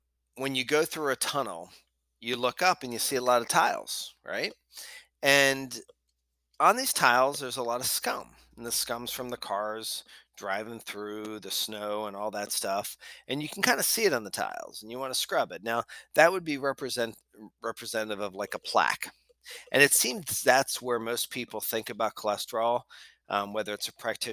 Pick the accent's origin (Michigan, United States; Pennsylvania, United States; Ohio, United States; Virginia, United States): Pennsylvania, United States; So now I hail from Pennsylvania originally